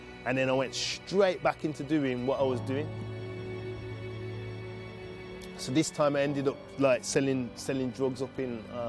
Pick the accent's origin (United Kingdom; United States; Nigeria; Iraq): United Kingdom; Wolverhampton, West Midlands; I'm 31 and I'm from Wolverhampton. Every Sabbath, I'd be reading Desire of Ages and just getting to know Christ.